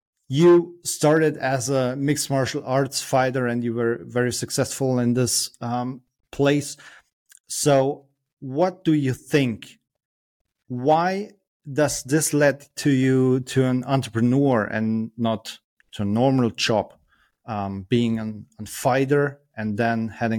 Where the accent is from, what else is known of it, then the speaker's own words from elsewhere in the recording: Germany; I'm from Germany.